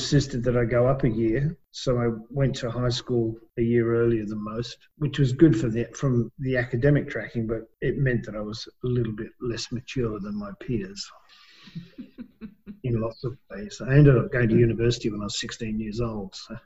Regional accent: London, United Kingdom; Oh, I was born in London in the UK in February 1954.

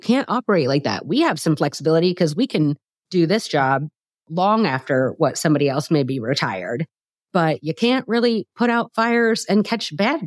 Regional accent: Lancaster, Pennsylvania, United States; not too far from Lancaster, which I'm from Amish country.

